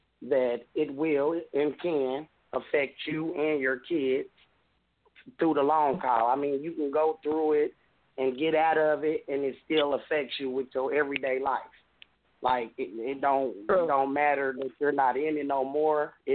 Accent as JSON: {"language": "English", "town": "Indianapolis", "region": "Indiana", "country": "United States", "said": "I'm from Indianapolis, Indiana."}